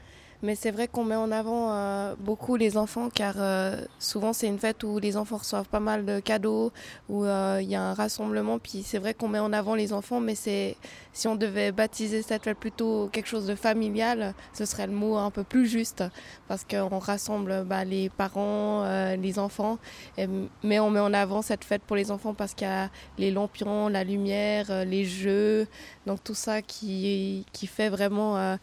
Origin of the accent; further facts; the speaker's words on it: Vietnam; Et en même temps, en tant que Vietnamien, on a ce côté traditionnel que la famille est très important.